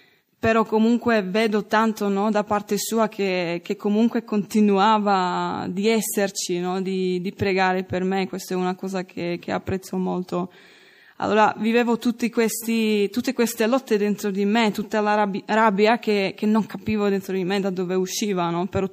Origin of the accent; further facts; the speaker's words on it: Czechia; Italian is a second language; now in Italy; vengo dalla Repubblica Ceca, ho 25 anni